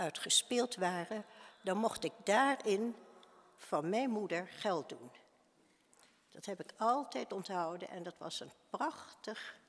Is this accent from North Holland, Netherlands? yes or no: yes; Haarlem, North Holland, Netherlands; now in Deventer, Netherlands; Als klein meisje wonend in Haarlem kan ik me herinneren dat tijdens de kersttijd op verschillende plekken in onze stad muziek werd gemaakt.